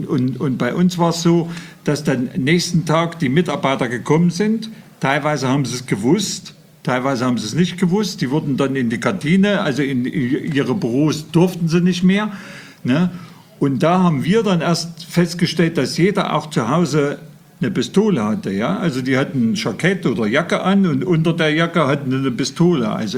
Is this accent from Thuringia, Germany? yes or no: yes; Gotha, Thuringia, Germany; Also, und bei uns in Gotha war das anders.